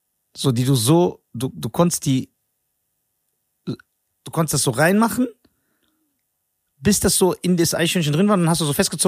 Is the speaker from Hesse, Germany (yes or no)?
yes; Wiesbaden, Hesse, Germany; ich bin aus Wiesbaden.